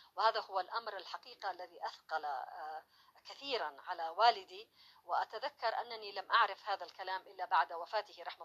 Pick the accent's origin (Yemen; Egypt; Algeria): Yemen; Taiz, Taiz Governorate; born there; والدي ووالدتي من مواليد ذمار، ولكنني بكل فخر وسعادة عندما يختار لك التاريخ أيضا أن تهبط في مدينة جميلة ومدينة عالمية ومتنوعة مثل تعز، فهي إضافة متعلقة أيضا بالحظ أتصور. وإن كنت لا أتذكر كثيرا منها لأني كنت آخر عنقود في عائلة والدي، كنا في تعز